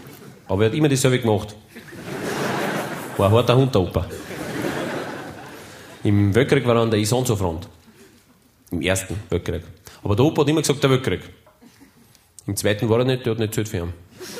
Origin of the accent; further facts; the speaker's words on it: Waldhausen, Upper Austria, Austria; born there; Geboren bin ich 1962 in Waldhausen. Waldhausen, das werden Sie nicht kennen, das ist 5 Kilometer weg von Dimbach. Das ist 15 Kilometer oberhalb von Grein.